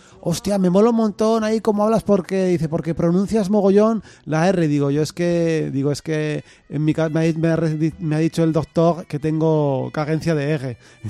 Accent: Benidorm, Valencian Community, Spain; Es que soy de Benidorm.

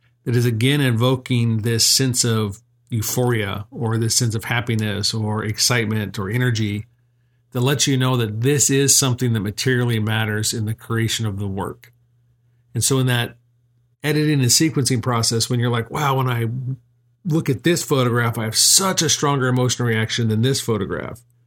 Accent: Colorado, United States; I grew up in Colorado, I went to the museum in Denver

